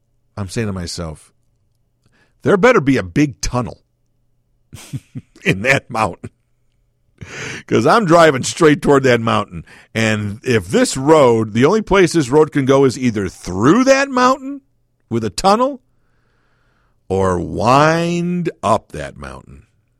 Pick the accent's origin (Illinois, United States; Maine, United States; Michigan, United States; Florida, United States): Illinois, United States; Chicago; I go, I'm from Chicago, man. Everything's flat there. We don't drive up mountains.